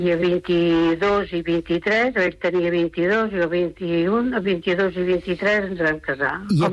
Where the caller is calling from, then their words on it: Sabadell, Catalonia, Spain; also born or lived in Castellà; Nosaltres abans estàvem a Castellà, que havia trucat algun cop, que era … de Castellà, ara soc … de Sabadell.